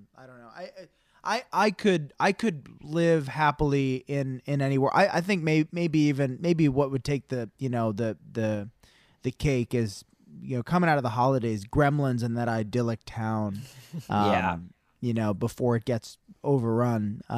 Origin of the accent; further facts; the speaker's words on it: College City, California, United States; I'm from College City.